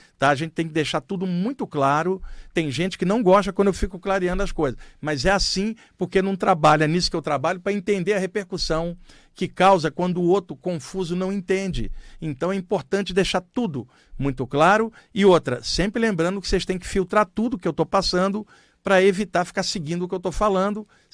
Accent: Rio de Janeiro, Brazil; now in São Paulo, Brazil; como eu cresci no Rio e moro em São Paulo há 34 anos

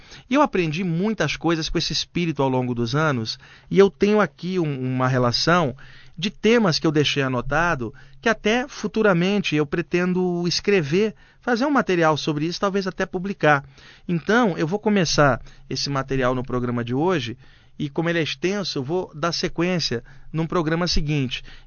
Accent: Rio de Janeiro, Brazil; now in São Paulo, Brazil; Em 88, eu morava no Rio de Janeiro. Eu sou carioca, eu estou morando em São Paulo desde o ano de 1990.

